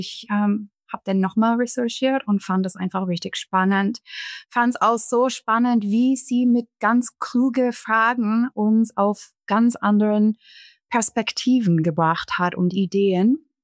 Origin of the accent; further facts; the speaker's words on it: Canada; now in Friedrichshafen, Germany; ich bin Kanadierin und wohne jetzt in Friedrichshafen am Bodensee mit meinem Mann, Sohn und Hundin.